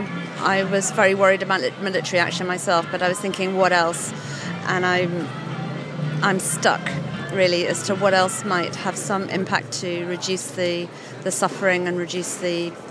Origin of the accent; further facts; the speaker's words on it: Scotland, United Kingdom; now in London, United Kingdom; I'm from Scotland, I live in London, lived here for a long time, and I've travelled a bit.